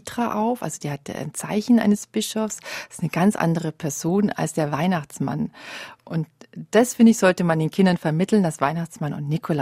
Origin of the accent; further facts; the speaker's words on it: Munich, Bavaria, Germany; born there; Ich bin in Bayern, in München geboren und zu uns kommt das Christkind.